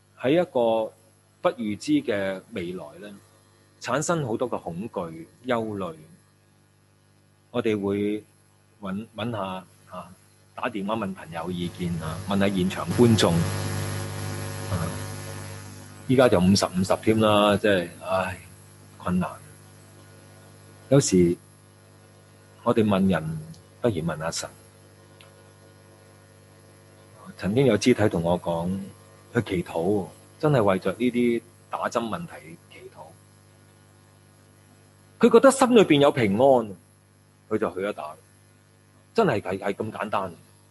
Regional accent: Hong Kong; 佢竟然问我哋香港人啊，佢身处美国，佢问我香港人啊

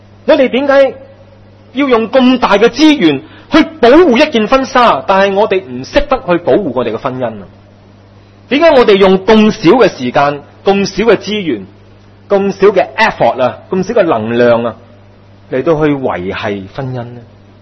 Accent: China; 我们中国人说相爱不好口

